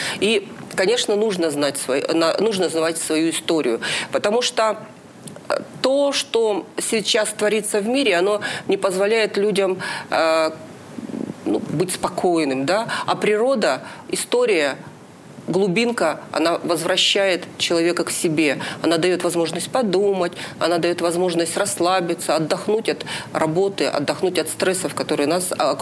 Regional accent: Yekaterinburg, Sverdlovsk Oblast, Russia; я, которая родилась в Екатеринбурге, которая живет на Урале уже много лет

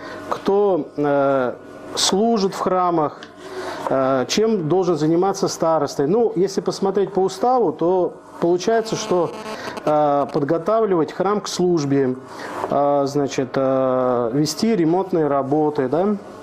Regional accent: Georgia; мы его называем салат по-грузински, потому что здесь есть такие травы, которые мы любим, грузины.

